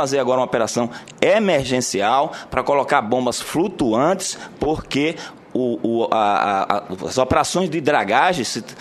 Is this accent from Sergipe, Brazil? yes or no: yes; Sergipe, Brazil; Eu sou de Sergipe, exatamente na parte final do Rio São Francisco